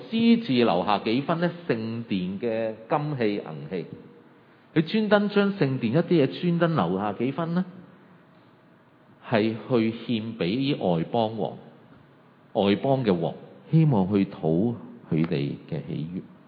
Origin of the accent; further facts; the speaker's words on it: China; 我哋中國人或者我哋一般自由嘅環境長大嘅人，我哋未必有依一個嘅咁強烈嘅心。